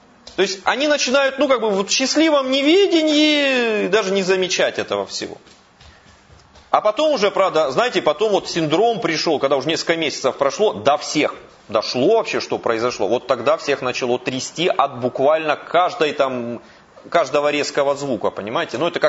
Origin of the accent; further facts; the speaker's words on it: Budyonnovsk, Stavropol Krai, Russia; Вот я помню мой родной город Буденновск